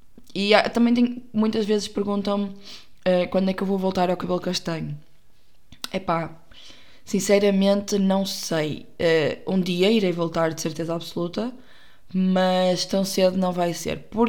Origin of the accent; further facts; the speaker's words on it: Porto, Portugal; Eu saí do Porto também porque precisava de sair de Ares, mas porque eu também não vivo no centro do Porto.